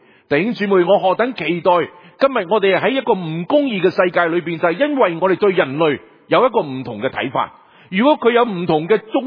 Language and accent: Cantonese; Guangdong, China; 譬如我们广东人，我们好自豪的，我们就睇轻北方的人